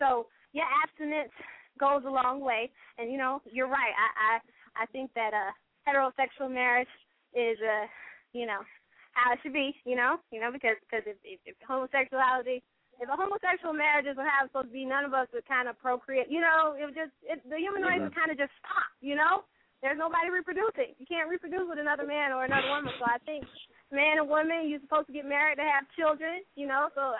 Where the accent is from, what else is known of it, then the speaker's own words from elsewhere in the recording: Jacksonville, Florida, United States; now in Atlanta, United States; No. I'm from Jacksonville, b